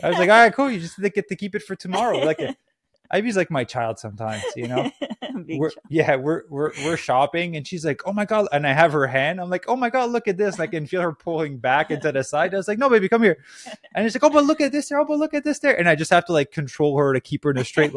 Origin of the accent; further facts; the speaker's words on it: Quebec, Canada; And then I start speaking and it's slang French. I'm from Quebec, Canada.